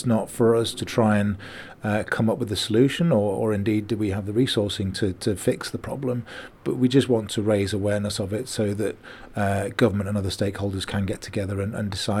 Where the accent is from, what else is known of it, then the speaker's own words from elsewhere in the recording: Manchester, North West England, United Kingdom; I grew up in Manchester